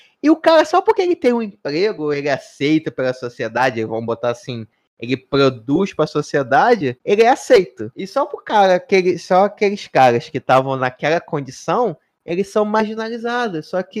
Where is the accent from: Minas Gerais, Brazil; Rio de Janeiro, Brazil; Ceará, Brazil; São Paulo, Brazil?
Rio de Janeiro, Brazil; Ah, eu sou aqui do Rio